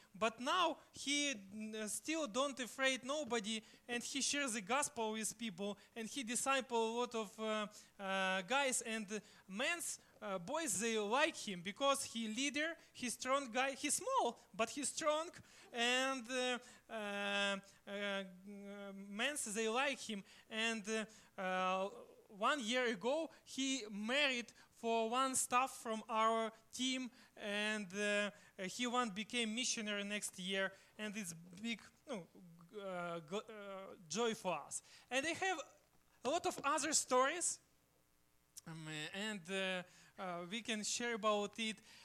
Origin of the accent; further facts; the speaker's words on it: Ukraine; English is a second language; I am from Ukraine, but I have present for you from Ukraine.